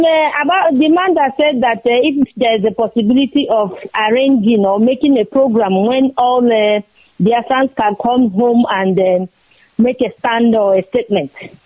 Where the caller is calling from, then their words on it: Norway; I'm calling from Norway.